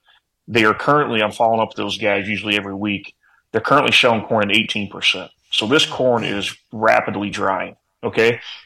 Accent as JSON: {"language": "English", "region": "Illinois", "country": "United States", "said": "Illinois, I would argue with, my home state, Illinois."}